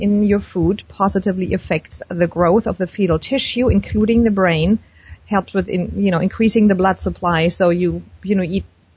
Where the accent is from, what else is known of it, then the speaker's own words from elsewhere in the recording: Germany; I'm from Germany